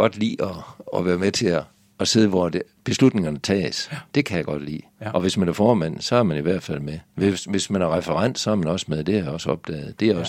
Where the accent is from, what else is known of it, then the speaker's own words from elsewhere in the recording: Svendstrup, North Denmark Region, Denmark; Vi havde en gammel stiv vogn derhjemme i Svendstrup.